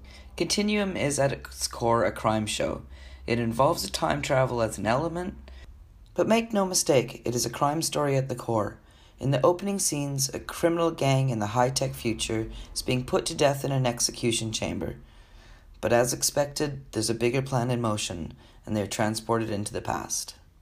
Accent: Vancouver, British Columbia, Canada; now in Australia; Growing up in Vancouver and then moving to Australia over 20 years ago

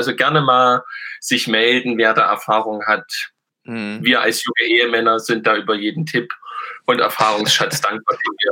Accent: Saxony, Germany; Auch sehr beliebt ist bei uns in Sachsen das Wort Chefin.

